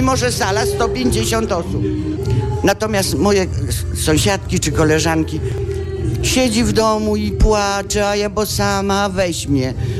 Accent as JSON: {"language": "Polish", "town": "Warsaw", "region": "Masovian Voivodeship", "country": "Poland", "said": "bo jestem z Warszawy"}